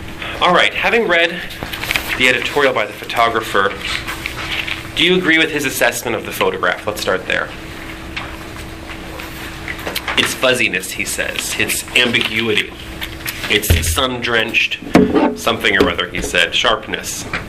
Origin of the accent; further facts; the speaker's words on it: Munich, Bavaria, Germany; The picture ended up on a wall of my retrospective exhibition in my hometown, Munich, together with 200 of my images